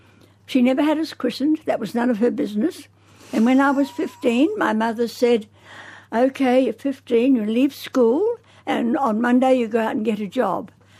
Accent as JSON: {"language": "English", "country": "New Zealand", "tie": "born or raised there", "said": "Well, when I was 3 and a half, we went to New Zealand. My father was to build a battery factory for Exide, and war broke out and we couldn't come back. So I was there, I was educated in New Zealand."}